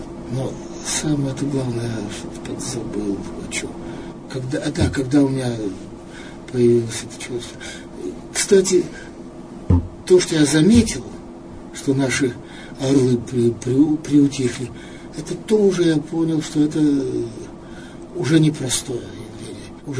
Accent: Ural, Russia; Ну, вы знаете, что я родился, вырос на Урале.

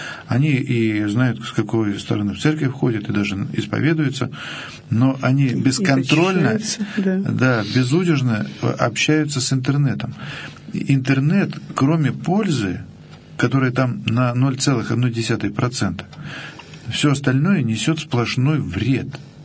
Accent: Russia; Просто потому, что мы родились и живем в России.

